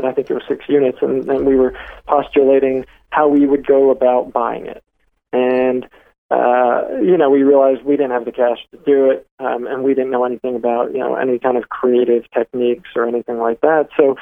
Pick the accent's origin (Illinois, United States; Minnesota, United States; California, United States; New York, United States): New York, United States; I'm a New Yorker, man. We don't do well with flim flam and fast talkers.